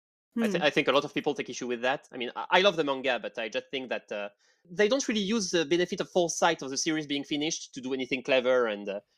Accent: northern France, France; I am from Northern France.

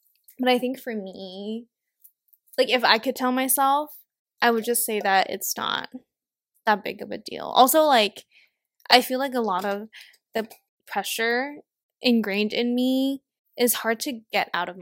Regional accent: Hong Kong; I think also living in Hong Kong, like growing up in Hong Kong

